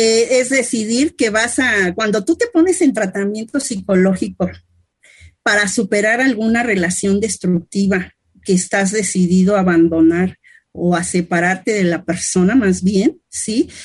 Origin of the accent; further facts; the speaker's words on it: Mexico; Imagínate, por ejemplo, acá en mi país, por las películas esas del cine mexicano